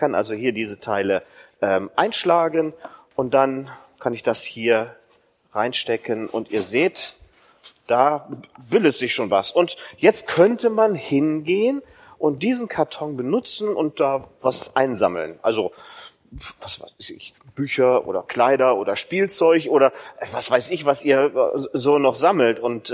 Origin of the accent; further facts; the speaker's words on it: Mönchengladbach, North Rhine-Westphalia, Germany; aus der Gemeinde Mönchengladbach. Da komme ich her, da ist meine Heimat